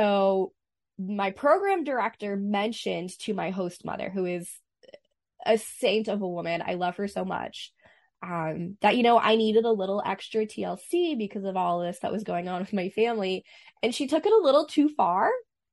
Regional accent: Boston, Massachusetts, United States; I grew up in Boston. I swear like a sailor.

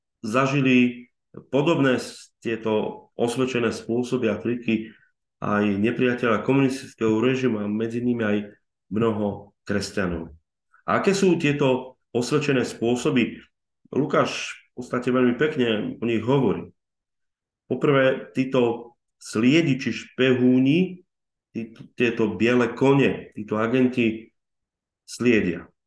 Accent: eastern Slovakia, Slovakia; U nás na východe zažívame niekedy farári niečo podobné

